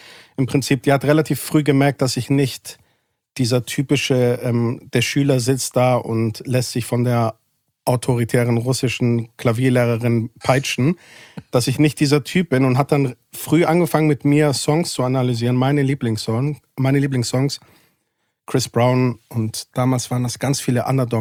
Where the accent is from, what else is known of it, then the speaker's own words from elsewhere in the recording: Greece; ich bin ja Grieche